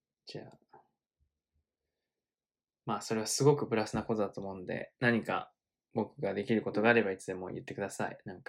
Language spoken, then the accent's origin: Japanese; Tokyo, Japan; also born or lived in Argentina; now in Kamakura, Japan; 俺もずっと、ほとんどの時間が、こう、都会というかさ、東京で生まれて育ったからさ